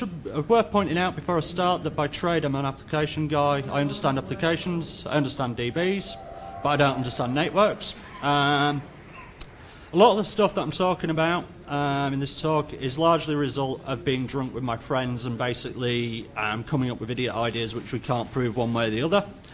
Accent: England, United Kingdom; able to understand me because I'm English, so if you can't, just throw things and I'll attempt to adapt my accent.

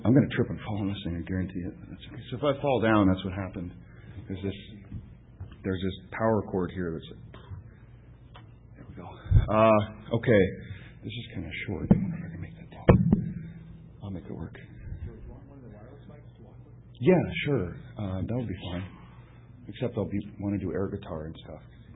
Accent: Washington, United States; But it doesn't count because I'm from Washington State, so it's like 8 o'clock.

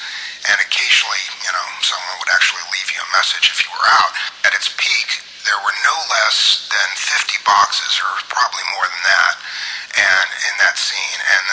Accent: Midwest, United States; moved away; I'm originally from the Midwest and moved out here to Silicon Valley in the mid-70s with my family.

